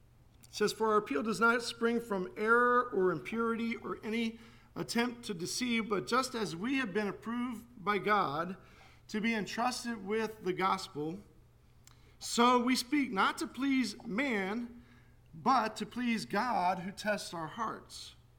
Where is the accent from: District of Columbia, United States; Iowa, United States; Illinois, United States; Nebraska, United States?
District of Columbia, United States; Washington; You know, so I'm from Washington, so I'm a Washington fan.